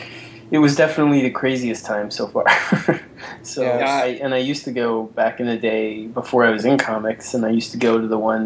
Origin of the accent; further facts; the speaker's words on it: New York, United States; New York is my hometown